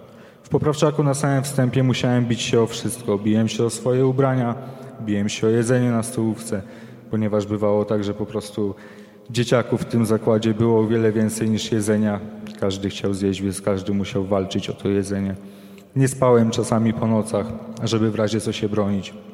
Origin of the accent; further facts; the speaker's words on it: Warsaw, Masovian Voivodeship, Poland; pochodzę z Mokotowa i kilkanaście lat temu była to jedna z gorszych dzielnic w Warszawie.